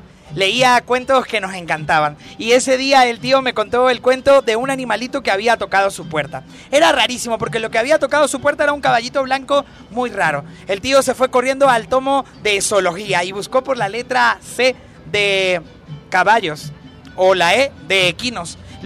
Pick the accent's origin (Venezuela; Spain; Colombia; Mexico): Venezuela; Yo no soy mexicano, soy venezolano